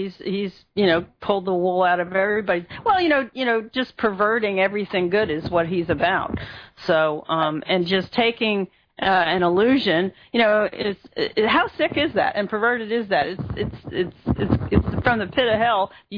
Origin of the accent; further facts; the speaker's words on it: California, United States; And, I'm from California, so I called Dr. Bruce West, who's a natural physician out there